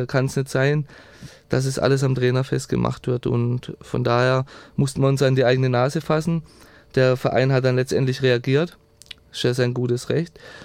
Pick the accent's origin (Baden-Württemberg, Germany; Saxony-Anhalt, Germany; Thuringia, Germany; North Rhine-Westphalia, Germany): Baden-Württemberg, Germany; Pforzheim; ich komme halt aus Pforzheim und ja, das interessiert mich nicht.